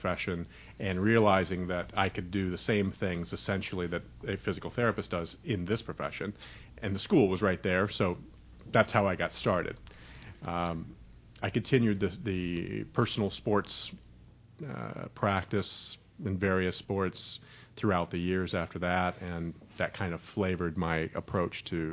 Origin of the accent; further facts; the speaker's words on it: Midwest, United States; I grew up in the Midwest. I played the probably typical Midwest summer and spring sports, softball, football, things like that.